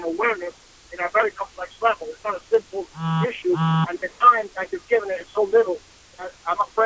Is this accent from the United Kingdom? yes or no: no; Venezuela; moved away as an adult; now in United States; And I'm an American citizen, but I left Venezuela, and my kids were 24, 23, and 13.